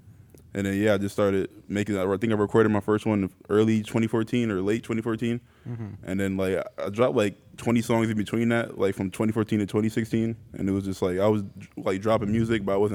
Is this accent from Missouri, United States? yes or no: no; New Haven, Connecticut, United States; I'm from New Haven. I rap, technically sing bad, and I don't know, just make music.